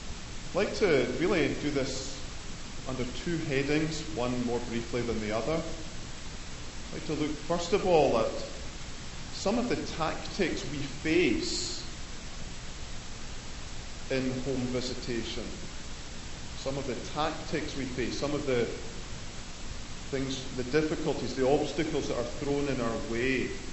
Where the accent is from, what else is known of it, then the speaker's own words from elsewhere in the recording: Scotland, United Kingdom; that is I'm Scottish